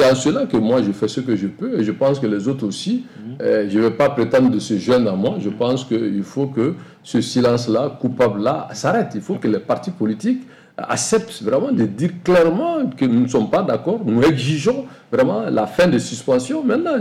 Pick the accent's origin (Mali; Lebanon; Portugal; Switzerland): Mali; Je suis un Malien, j'ai mon passeport avec un visa